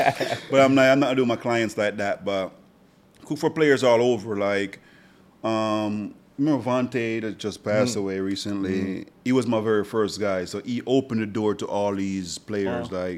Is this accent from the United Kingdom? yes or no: no; Jamaica; now in United States; I'm not from here, as you know that. I'm from Jamaica.